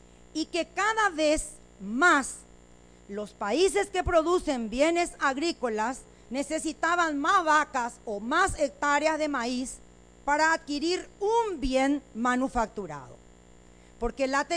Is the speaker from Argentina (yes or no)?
no; Paraguay; hijos de puta como somos, los paraguayos le debemos poner menos otra vez